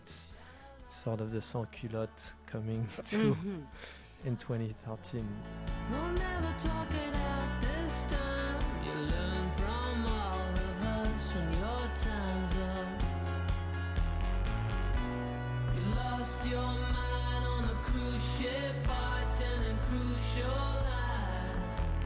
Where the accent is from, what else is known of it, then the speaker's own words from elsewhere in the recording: Versailles, Île-de-France, France; English is a second language; it took us time to go far from where we grew up, which is Versailles. And, you know, growing up in Versailles is like growing up in a museum.